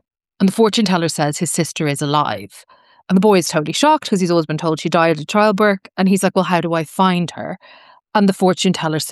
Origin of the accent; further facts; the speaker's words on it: Ireland; I'm an Irish playwright, so we're not known for our short.